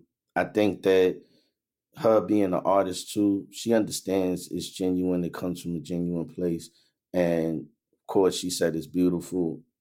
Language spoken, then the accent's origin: English; Newport News, Virginia, United States; also born or lived in Brooklyn; I've been in Virginia most of my life. I was born in Brooklyn, but I moved to Virginia very early.